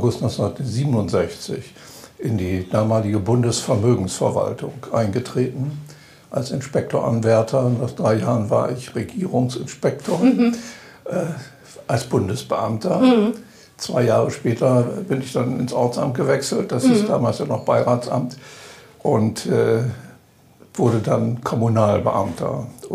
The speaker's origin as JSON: {"language": "German", "region": "Bremen", "country": "Germany", "tie": "born or raised there", "also_born_or_lived": "Delmenhorst", "said": "ich bin zwar in Delmenhorst geboren, aber mit einem Lebensjahr dann schon nach Bremen-Middelsbüren gezogen, bis uns da Klöckner vertrieben hat. Mhm. Und dann bin ich im Rand, niedersächsischen Rand, in Plattchen-Werbe gelandet, bin aber dann in Lesum zur Mittelschule gegangen"}